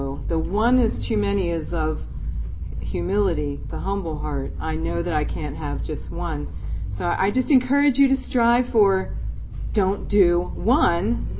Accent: Glen Burnie, Maryland, United States; whatever you called it in your neighborhood, but I'm from Glen Burnie and we called it green.

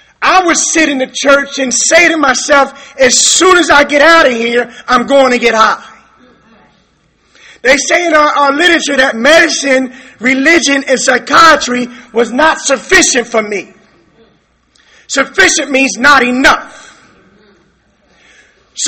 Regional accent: Trenton, New Jersey, United States; And for those who don't know, I'm from Trenton, New Jersey.

